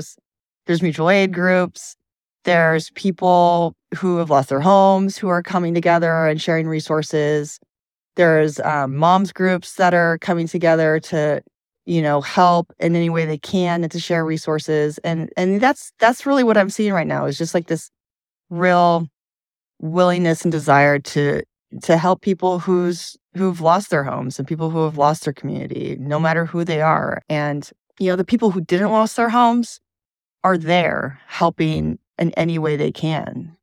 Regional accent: Michigan, United States; I grew up in Michigan. And so I still have a lot of friends there, family friends.

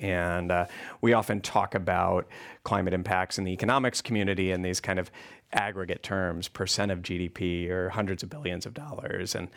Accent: Wyoming, United States; I grew up in Wyoming.

